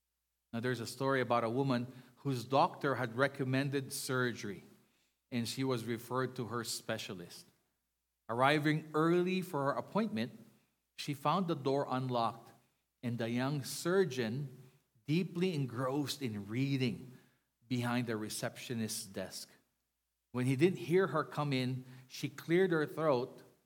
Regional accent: Philippines; And, you know, I'm Filipino and I'm cheap.

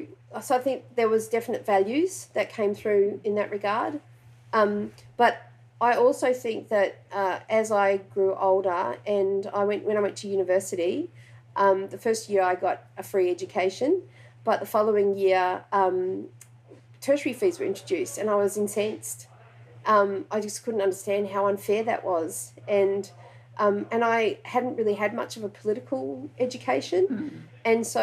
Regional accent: New Zealand; now in Australia; growing up in New Zealand, I had a lot of friends who were Maori and who were Polynesian.

